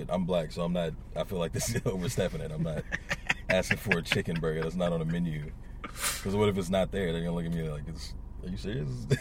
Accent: Texas, United States; I'm from Texas, probably Whataburger.

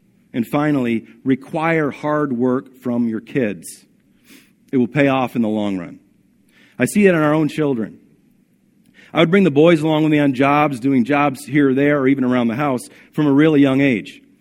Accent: New York, United States; Growing up in the Adirondacks, we had a fire going for a good portion of the year.

